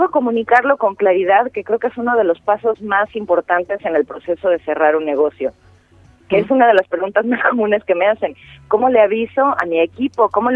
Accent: Mexico; now in Buenos Aires, Argentina; Como habrán notado por mi acento, soy mexicana, radicada en Buenos Aires.

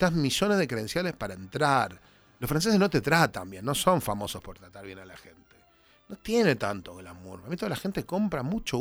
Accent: Almagro, Buenos Aires, Argentina; yo soy de Almagro

